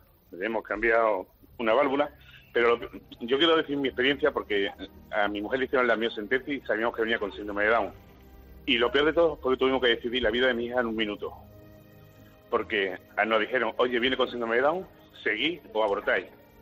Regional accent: Málaga, Andalusia, Spain; Somos de Málaga

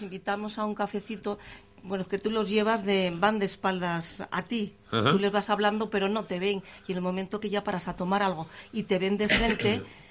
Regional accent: Ablitas, Navarre, Spain; now in Tudela, Spain; Hombre, pues yo voy a decir que soy de Ablitas, porque actualmente vivo en Tudela

